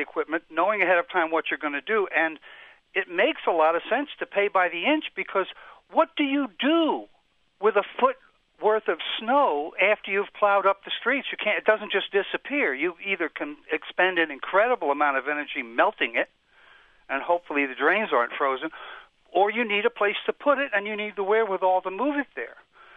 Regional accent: Manhattan, New York, United States; also born or lived in Vermont; now in Wasilla, United States; I grew up in Manhattan, and I know that they do get heavy snows from time to time in New York City.

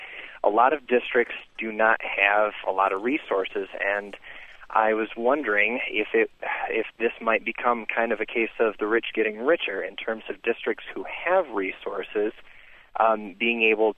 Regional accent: Michigan, United States; I'm from Michigan.

